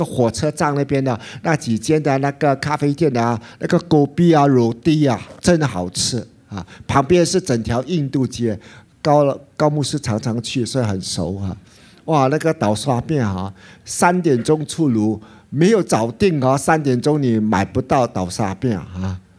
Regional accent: Singapore; Majulah Singapura 是什么意思？ 啊，对，所以我们从小就这样的长大。

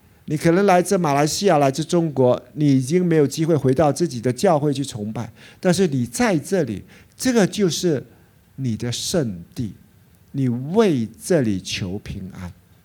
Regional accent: Singapore; Majulah Singapura 是什么意思？ 啊，对，所以我们从小就这样的长大。

